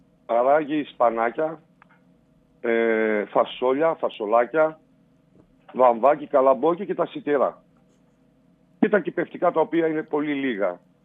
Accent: Central Macedonia, Greece; Είμαστε από το Δήμο Παιωνίας. Τα χωριά που πρώην Δήμος Ευρωπού, πρώην Δήμος Γουμένισσας, πρώην Δήμος Αξιουπόλεως και Πολυκάστρο.

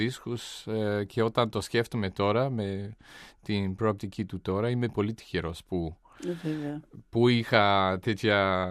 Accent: Wellington, New Zealand; moved away as an adult; also born or lived in Boston; Στο Wellington, στην πρωτεύουσα, όπου ζούσα μέχρι τα 20 χρόνια, 21, 20, κάπου εκεί. Mm-hmm. Και έφυγα στην Αμερική, στη Βοστόνη

